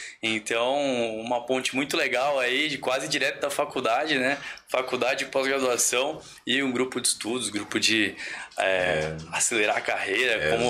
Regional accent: Santos, São Paulo, Brazil; sou nutricionista, sou de Santos, São Paulo

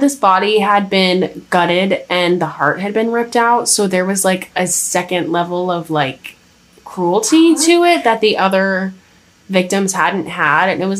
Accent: Ohio, United States; Like, never heard it growing up in Northeast Ohio, so it can't be real.

